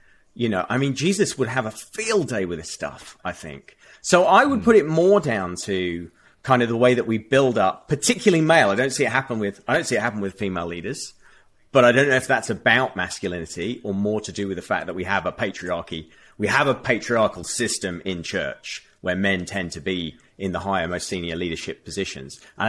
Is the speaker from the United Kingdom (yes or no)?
yes; United Kingdom; I'm on very shaky ground as a Brit who visits and loves America quite often